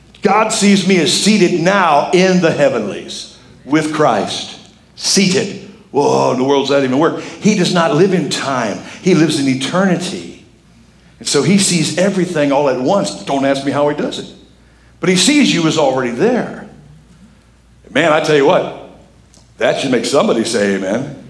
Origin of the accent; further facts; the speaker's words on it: United States; And by the way, I'm an American, so I'm automatically in the top 1% of the world.